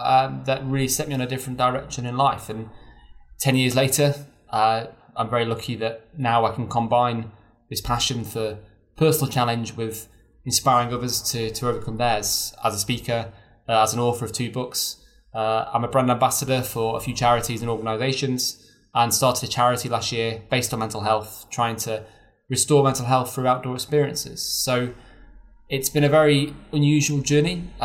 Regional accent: Chester, North West England, United Kingdom; I was brought up near Chester.

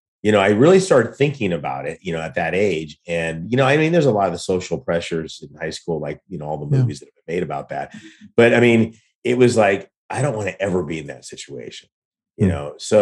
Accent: Santa Barbara, California, United States; I mean, I grew up in Santa Barbara, and that's such a misnomer because it was before it was Santa Barbara.

